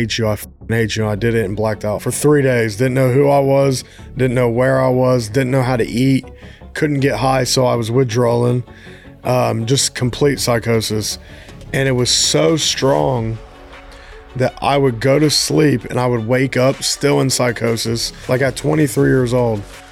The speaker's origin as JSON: {"language": "English", "region": "Mid-Ohio Valley", "country": "United States", "said": "I'm from a place called the Mid-Ohio Valley, which is where Ohio and West Virginia border each other."}